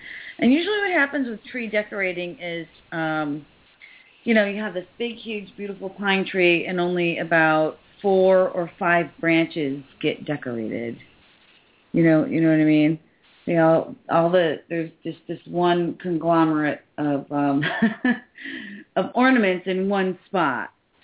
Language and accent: English; Key West, Florida, United States; Yeah, I forgot to mention, I'm from Key West, Florida, so... So we've got lots of oranges, and we do things right down here in the Keys.